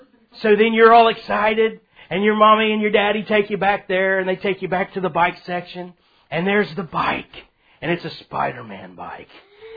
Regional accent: the South, United States; accent: southern; Well, excuse my southern accent, but you got to be a Berean.

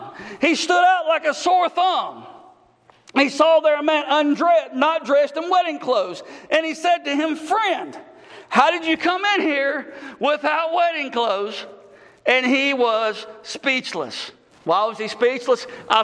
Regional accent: Louisiana, United States; I'm not from here. I'm from Grant Parish.

